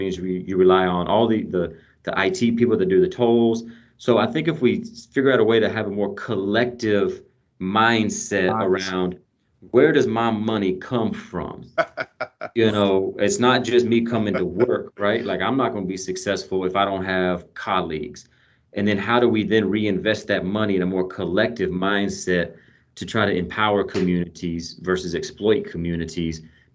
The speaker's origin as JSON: {"language": "English", "region": "Kentucky", "country": "United States", "said": "And Daniel, I was about to give a high five because I'm from Kentucky as well."}